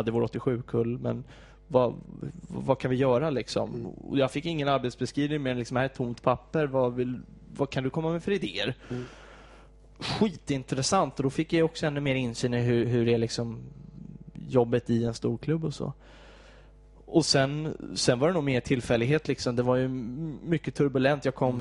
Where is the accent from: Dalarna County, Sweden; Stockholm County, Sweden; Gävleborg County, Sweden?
Stockholm County, Sweden; Täby; Jag är från Täby, så det var inte så många Bajs.